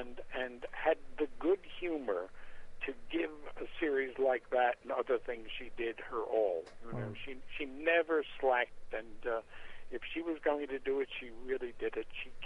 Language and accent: English; New York City, New York, United States; but of course I come from New York City, Manhattan, and I have lots of family here.